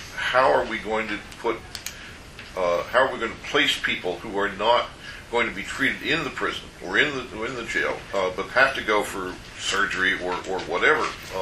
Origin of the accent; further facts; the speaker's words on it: Ossining, New York, United States; I'm from Ossining, where we have a small New York State prison